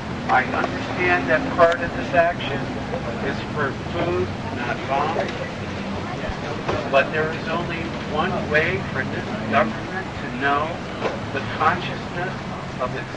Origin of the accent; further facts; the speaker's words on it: Cleveland, Ohio, United States; now in Montpelier, United States; I am age 54, and I am Jewish, and I am from Cleveland, Ohio, living in Montpelier.